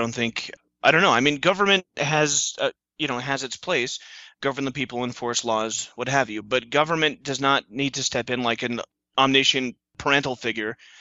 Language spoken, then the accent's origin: English; Colorado, United States; you can't talk to somebody born and raised in Colorado, invoke Klebold and Harris, and then expect it to go away quietly into the night.